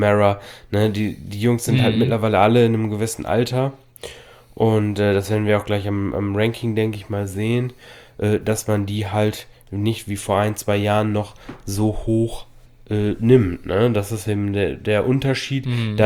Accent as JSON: {"language": "German", "town": "Oldenburg", "region": "Lower Saxony", "country": "Germany", "said": "wir sind ja aus Oldenburg"}